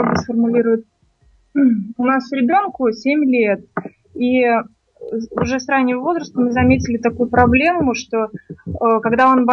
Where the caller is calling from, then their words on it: Nizhny Novgorod, Nizhny Novgorod Oblast, Russia; Мы из Нижнего Новгорода.